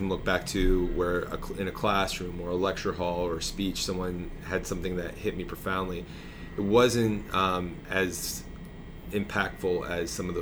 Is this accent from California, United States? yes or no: no; New Jersey, United States; Now, in the parish where I grew up in North Jersey, there was youth group, and you could be a part of that.